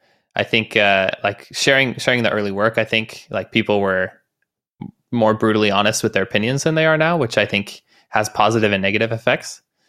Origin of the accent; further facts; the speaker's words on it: Idaho, United States; I was from Idaho, which is like the northwest of the United States. So I was quite far from any real parties.